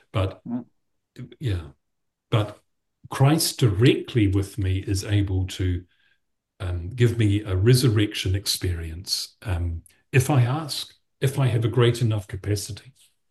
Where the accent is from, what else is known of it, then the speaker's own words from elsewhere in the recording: Timaru, Canterbury, New Zealand; I returned to my hometown last weekend, Palm Sunday, for Mass to Timaru